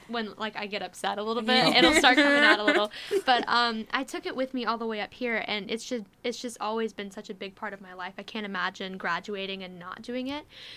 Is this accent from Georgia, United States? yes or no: yes; Georgia, United States; moved away; Oh, yeah, certainly. I moved here last year from Georgia, actually, all the way across the country. And I was really, really involved in theater there.